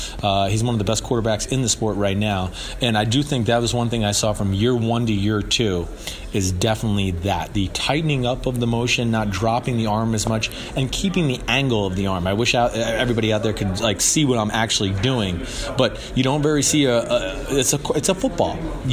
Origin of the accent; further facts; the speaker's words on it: New York, United States; Well, I am from New York. I'm a Giants fan, so I'm sure I have.